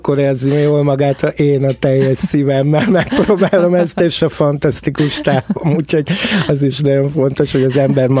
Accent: Lányfalu, Pest, Hungary; nekem a nagyszüleim Lányfalun laktak, tehát én ott nőttem föl, tehát nyilván ezer emlék köt minden szentendrei sarokhoz és dunakanyari Dunapart részhez.

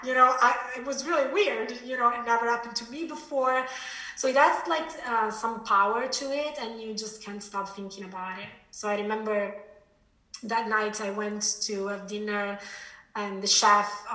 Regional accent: Italy; English is a second language; moved away as an adult; now in London, United Kingdom; Okay, so I was born in Italy and I lived there until after university. And then I moved to London.

